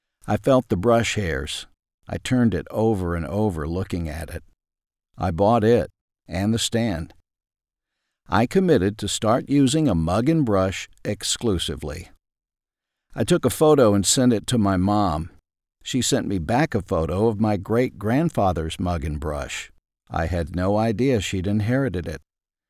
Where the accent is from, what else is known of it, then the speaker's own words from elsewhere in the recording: Ashdown, Arkansas, United States; As a child growing up in Ashdown, Arkansas, I would watch them lather up the soap with their brush